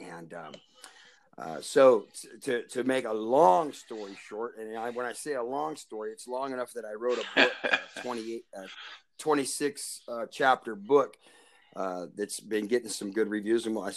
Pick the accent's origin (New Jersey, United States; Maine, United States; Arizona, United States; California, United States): California, United States; Stockton; I was raised in the Apostolic Movement in a United Pentecostal church there in Stockton, California, Bishop Haney's church.